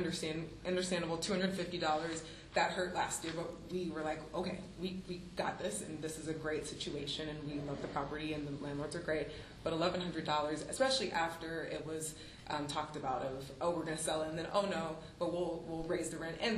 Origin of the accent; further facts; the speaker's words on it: Berkeley, California, United States; I grew up in the Bay Area. I grew up in Berkeley. And to, you know, come back and try to raise a family, it's becoming a place where it doesn't seem like we can stay.